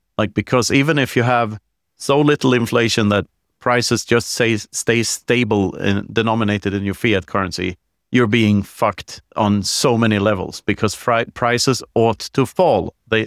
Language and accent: English; Sweden; And we were told that every single day in growing up in Sweden.